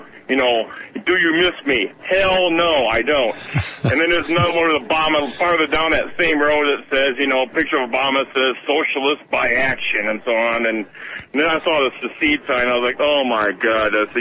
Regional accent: Michigan, United States; Yeah, I'm a fish out of water here, Mike. I'm from Michigan myself, and every once in a while I have proved myself how backwards this state is.

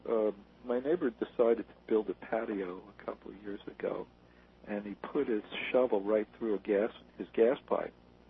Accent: Brooklyn, New York, United States; You know, I grew up on the New York subway. I think, you know, for the first, 22 years of my life, I'd say I spent a 12th of my life on the subway because I lived about 4 miles from Coney Island

